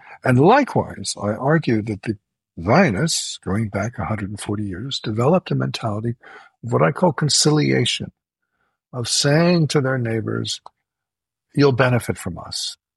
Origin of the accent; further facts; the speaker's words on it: Israel; I'm nor American, but Israeli.